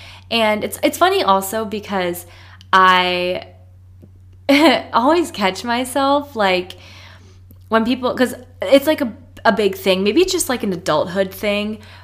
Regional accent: New Hampshire, United States; also born or lived in Florida; oh, well, I grew up in New Hampshire, but like, I blah, blah, blah. But like, for lack of better words, I identify as being from Florida

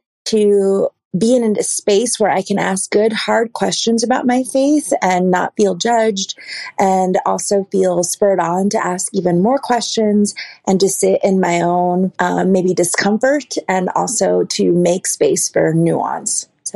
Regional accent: Denver, Colorado, United States; I'm from Denver, Colorado.

